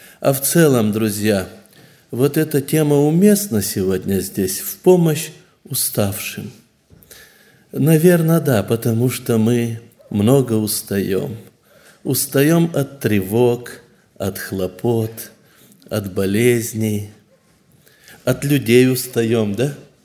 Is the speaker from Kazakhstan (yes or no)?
yes; Kazakhstan; я из Казахстана.